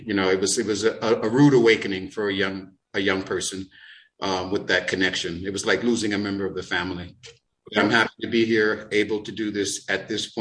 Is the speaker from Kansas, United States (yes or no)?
no; Queens, New York, United States; That became quite the thing in my neighborhood back in Harlem when I was growing up in Queens.